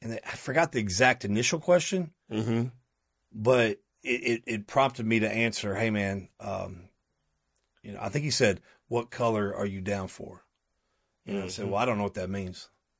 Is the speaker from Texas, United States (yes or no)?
yes; Dallas, Texas, United States; When we were kids, we grew up in Oak Cliff, South Dallas, you know, Hampton, Illinois. It was where we lived, you know